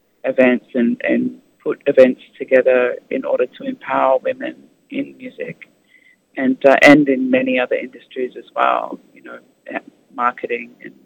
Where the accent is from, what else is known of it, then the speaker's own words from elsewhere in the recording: Australia; I'm an Aussie, but my mother is Tongan and my father is from New Zealand.